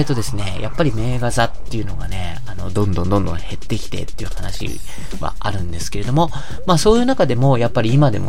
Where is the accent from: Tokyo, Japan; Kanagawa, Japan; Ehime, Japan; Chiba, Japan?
Tokyo, Japan; Tachikawa; 僕は、出身が、東京都立川市というところなんですけれども、本当にもう幼少時代、立川市で過ごしたんですね。